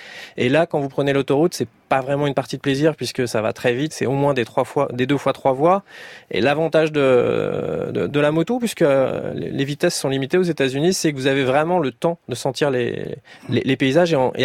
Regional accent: France; accent: French

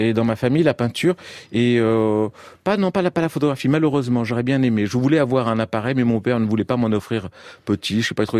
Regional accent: Nouvelle-Aquitaine, France; born there; Déjà, faut savoir que moi, je suis né donc dans le Pays Basque

